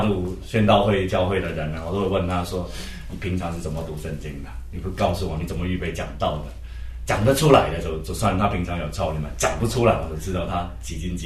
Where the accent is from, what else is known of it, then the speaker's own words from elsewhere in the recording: Hong Kong; 我们叫 one foot kick 啊，我们香港人说叫一脚踢啊